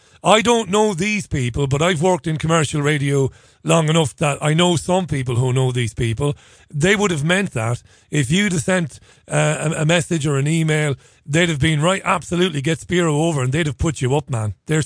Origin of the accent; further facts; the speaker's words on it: Ireland; I know he grew up in London, but He's as Irish as the Irish themselves. He's loved in my country because he's a stone cold genius.